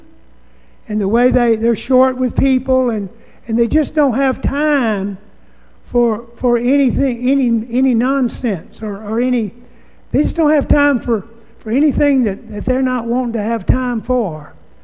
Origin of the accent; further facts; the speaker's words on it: Mobile, Alabama, United States; in the neighborhood where I grew up in Mobile, Alabama, we were real good at going around at night in the car and dumping over people's trash cans